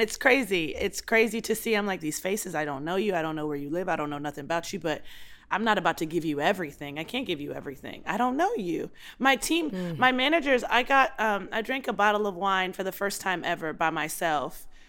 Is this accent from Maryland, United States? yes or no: yes; Baltimore, Maryland, United States; I'm from Baltimore. We don't hold our tongues there.